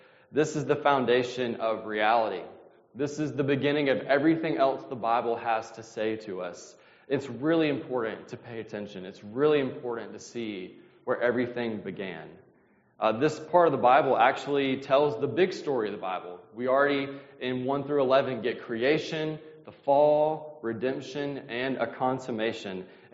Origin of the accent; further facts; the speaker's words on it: Mississippi, United States; I'm from Mississippi originally, and that's how we always start, so it's good.